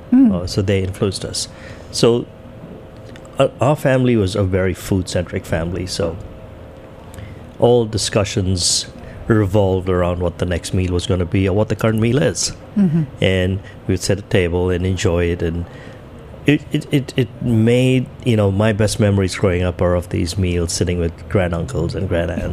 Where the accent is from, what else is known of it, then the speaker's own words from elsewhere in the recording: India; growing up in India in the 60s and 70s